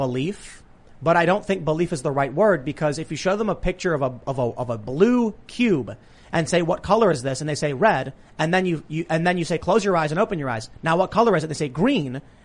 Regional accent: Chicago, Illinois, United States; I see a post on my Facebook from someone I've known from, when I was growing up in Chicago

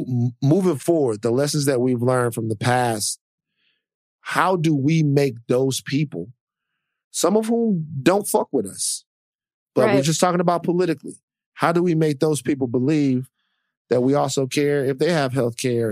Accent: Louisiana, United States; You're from Texas. You lived in Florida. I'm from Louisiana.

